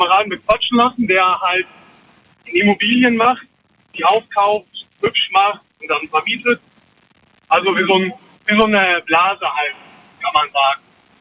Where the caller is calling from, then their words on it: Westerwald, Germany; Ich komme aus dem Westerwald.